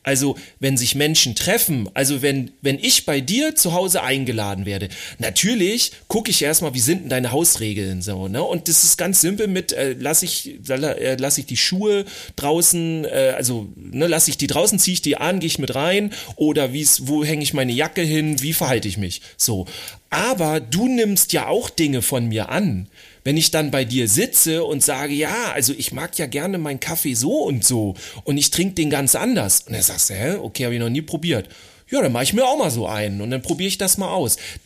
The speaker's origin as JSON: {"language": "German", "region": "Schleswig-Holstein", "country": "Germany", "accent": "Schleswig-Holstein", "said": "Also ich spreche einmal Hochdeutsch und dann Schleswig-Holsteiner-Style, ne? So ein bisschen mit so Moin Moin, ne?"}